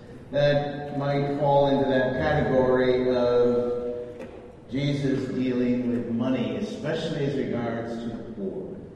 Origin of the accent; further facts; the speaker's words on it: Michigan, United States; Many of you know I come from Michigan.